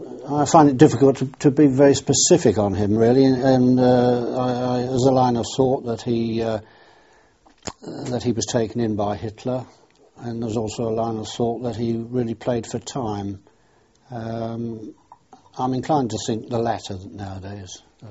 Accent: Crewe, North West England, United Kingdom; born there; I was born in Crewe, Cheshire.

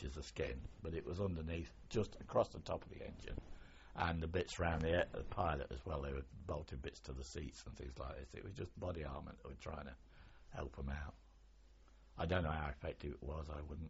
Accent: England, United Kingdom; I'm British, I'm English, and I really, really am, and still am.

